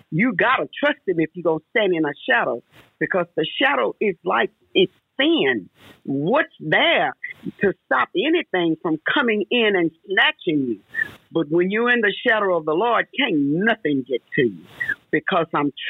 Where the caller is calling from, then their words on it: Houston, Texas, United States; I'm tapping in from Houston, Texas.